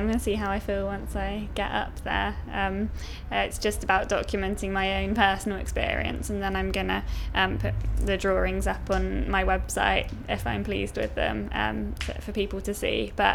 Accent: Saltash, South West England, United Kingdom; also born or lived in Exeter / Plymouth; now in Bristol, United Kingdom; I grew up in Saltash, which is in Cornwall, just near Plymouth. And then I went to uni up in Exeter, but then moved back down to Plymouth after that. So I spent most of my life in and around Plymouth, and then only moved up to Bristol recently.

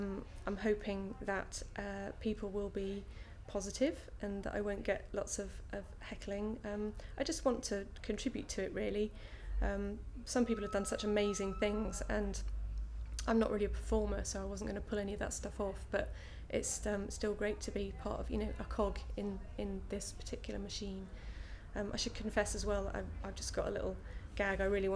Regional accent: Midlands, United Kingdom; now in London, United Kingdom; I grew up in the Midlands in a little village, so moving to London was quite a transformation for me

